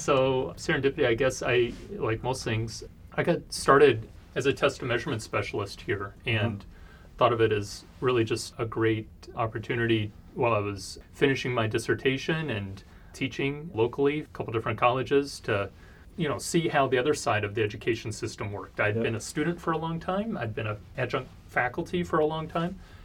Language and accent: English; Springfield, Missouri, United States; also born or lived in Edgefield, South Carolina; Yeah, family's from Springfield, Missouri.